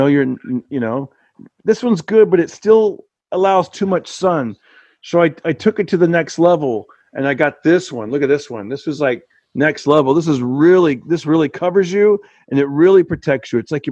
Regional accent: California, United States; when I was a kid growing up in Central California, we used to vacation a lot, like in San Luis Obispo area, San Simeon area.

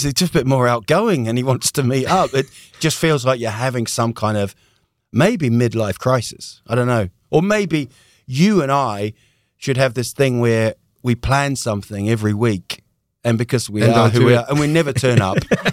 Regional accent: New Zealand; accent: Northern English; also born or lived in England; But I grew up in New Zealand, born in England, but I remember when I went to school in New Zealand, I had this kind of Northern English, you know, kind of, you're all right

